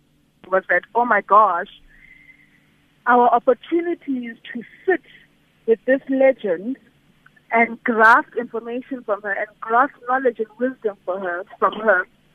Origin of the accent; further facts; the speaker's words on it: South Africa; maybe it also speaks to the wounds that we continue to experience as a South African nation. You know, we're not a rainbow nation.